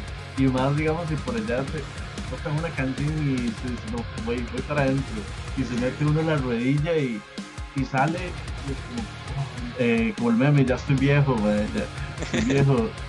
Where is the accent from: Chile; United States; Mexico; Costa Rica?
Costa Rica; Alajuela; Yo soy de Alajuela y quedaba siempre súper lejos